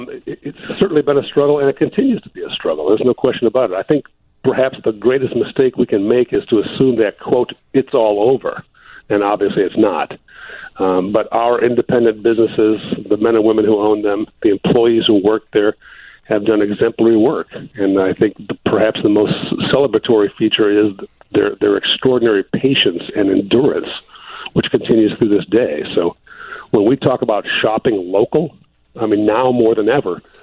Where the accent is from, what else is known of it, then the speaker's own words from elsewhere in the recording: Oak Park, Illinois, United States; born there; Born in Oak Park.